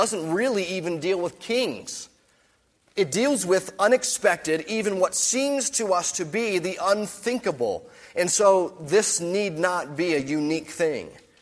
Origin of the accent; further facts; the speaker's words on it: United States; I'm an American